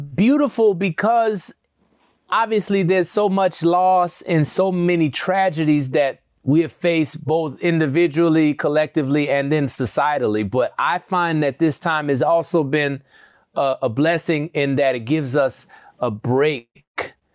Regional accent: New Orleans, Louisiana, United States; Well, we grew up in New Orleans, but it's a part of the whole thing.

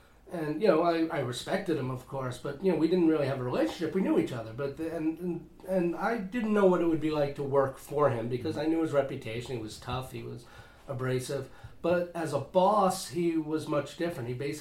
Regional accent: New York, United States; But, you know, I grew up in Long Island, so I grew up reading the New York Post, the Daily News, the Times, and Newsday.

